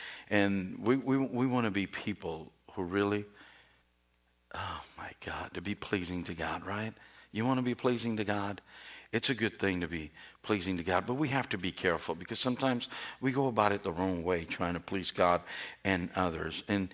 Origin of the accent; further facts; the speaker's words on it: Puerto Rico; in my hometown in Puerto Rico, they had a big factory, and a lot of people worked there